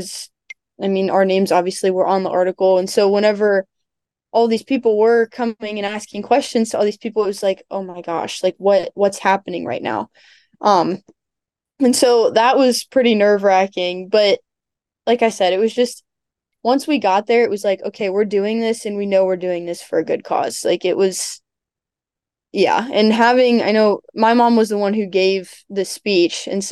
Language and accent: English; Ohio, United States; I mean, I'm from Ohio, so that's like a 6-hour trip.